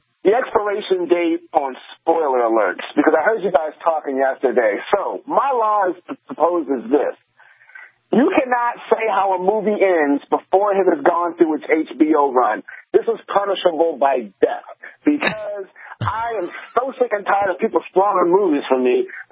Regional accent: United States; Well, look, I'm American.

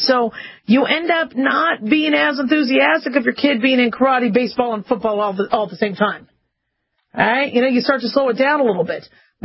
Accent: Phoenix, Arizona, United States; also born or lived in Las Vegas, Nevada; Now, true, I grew up in Phoenix and Vegas, so, you know, you sweat a lot. The weather was hot.

